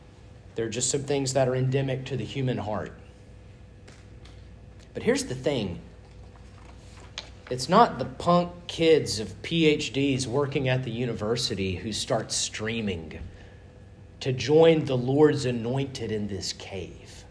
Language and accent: English; Starkville, Mississippi, United States; I grew up in Starkville, Mississippi, and I remember it being said